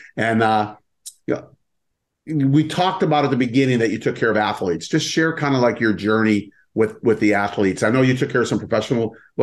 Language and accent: English; San Diego, California, United States; Because San Diego is my hometown, and we had to find a restaurant to be able to hold that.